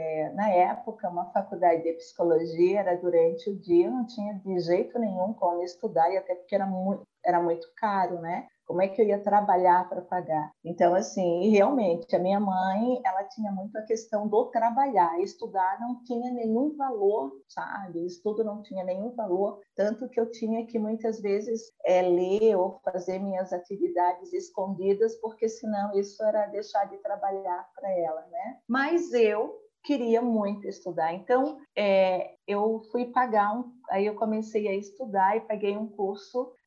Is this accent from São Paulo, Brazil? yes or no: no; Blumenau, Santa Catarina, Brazil; E lá, eu nasci lá, mas eu me criei em Blumenau. Fiz toda uma vida em Blumenau. Mas quando eu tinha 11 anos, eu voltei para a cidade do meu pai.